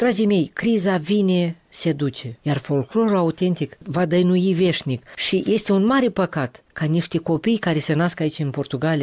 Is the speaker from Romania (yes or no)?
no; Moldova; suntem aceiași cetățeni din Republica Moldova, facem parte din același stat